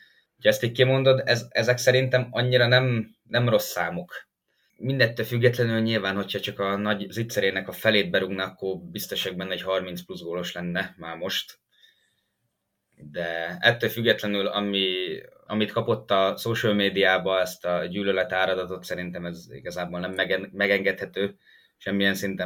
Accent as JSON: {"language": "Hungarian", "country": "Hungary", "said": "aztán, hogy megtudták, hogy magyarok vagyunk"}